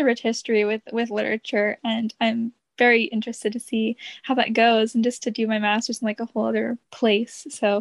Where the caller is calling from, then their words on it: Charlotte, North Carolina, United States; Yeah, I'm in Charlotte, North Carolina. We're like right on the board. I'm 5 minutes from South Carolina.